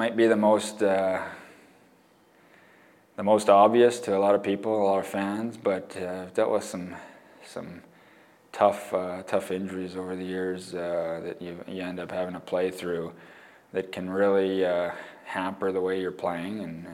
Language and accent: English; British Columbia, Canada; I'm from British Columbia and I spend my off season there